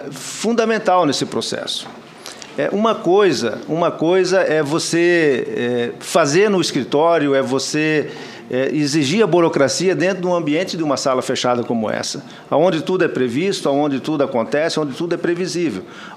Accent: Brazil; E igual eu falava lá na minha terra, onde eu nasci, senador Jaime

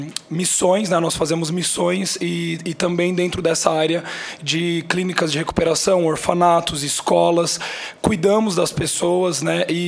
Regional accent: Florianópolis, Santa Catarina, Brazil; Somos de Florianópolis e nós temos uma escola.

